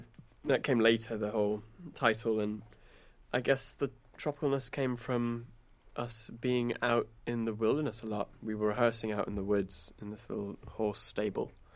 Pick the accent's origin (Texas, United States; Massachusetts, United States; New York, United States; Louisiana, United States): Massachusetts, United States; Boston; I grew up just outside of Boston.